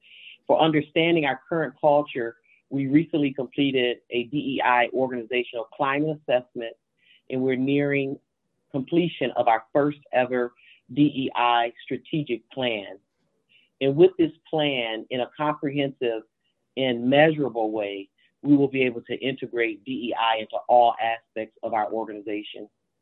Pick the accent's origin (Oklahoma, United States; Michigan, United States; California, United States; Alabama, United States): Michigan, United States; Grand Rapids; Yes, I am from Grand Rapids, Michigan, and I have worked in higher education for close to 30 years